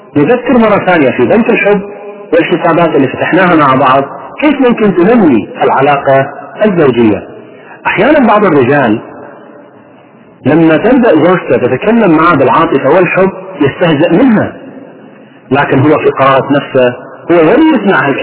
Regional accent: Kuwait; عندنا في الكويت

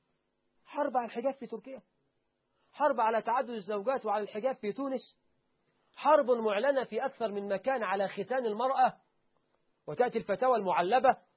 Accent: Egypt

